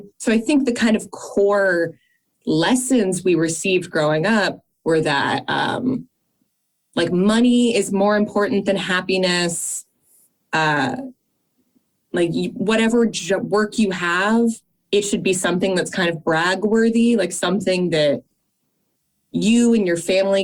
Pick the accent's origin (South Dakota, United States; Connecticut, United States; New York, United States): Connecticut, United States; Fairfield; And we grew up in Fairfield, Connecticut. So it's a very kind of like upper class, very white town.